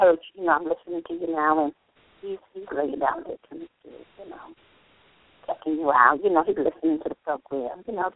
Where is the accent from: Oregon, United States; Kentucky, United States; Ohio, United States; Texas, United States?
Ohio, United States; I'm from Ohio.